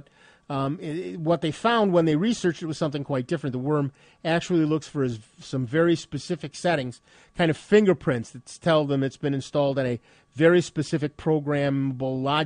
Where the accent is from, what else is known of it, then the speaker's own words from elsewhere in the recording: United States; I'm American. We don't learn foreign languages.